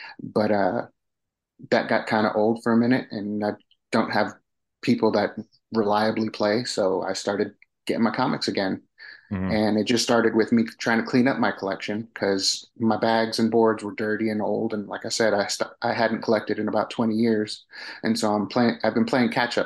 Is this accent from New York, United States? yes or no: yes; New York, United States; moved away as an adult; now in Wichita Falls, United States; I'm originally from New York, transplant here due to the Air Force. We both live in Wichita Falls